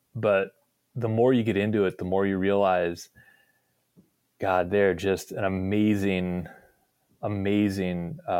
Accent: Midwest, United States; I actually got my start in the Great Lakes because I'm from the Midwest originally.

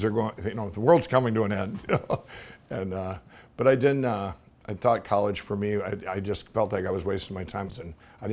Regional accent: Chaska, Minnesota, United States; I am from Chaska, Minnesota.

